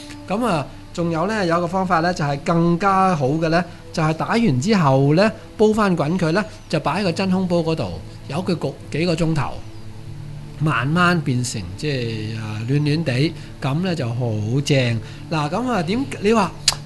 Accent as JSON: {"language": "Cantonese", "region": "Guangdong", "country": "China", "said": "你就知道我哋廣東人咧好中意飲老火湯啦嚇。"}